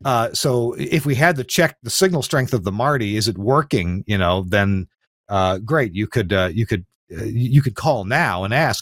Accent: Kentucky, United States; Yes, or where I grew up in Kentucky

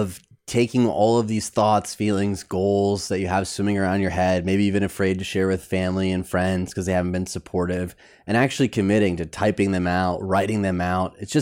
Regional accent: Michigan, United States; But if growing up in Michigan, we played bumper bowling

